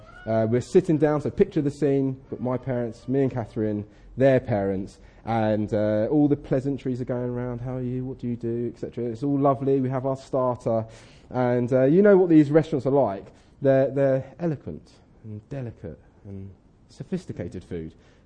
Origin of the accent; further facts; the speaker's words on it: Chichester, South East England, United Kingdom; I'm from Chichester site, and it's good to be here with you.